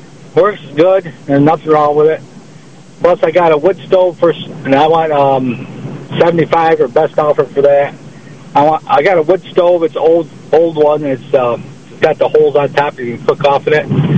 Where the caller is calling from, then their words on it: Dalton, New York, United States; Dalton, New York.